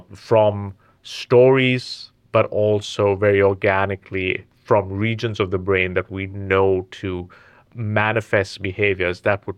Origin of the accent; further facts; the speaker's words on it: India; I was raised Catholic